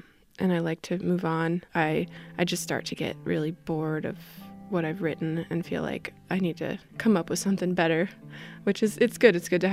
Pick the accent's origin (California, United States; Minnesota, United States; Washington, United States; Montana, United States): Montana, United States; But yeah, I grew up in the Flathead.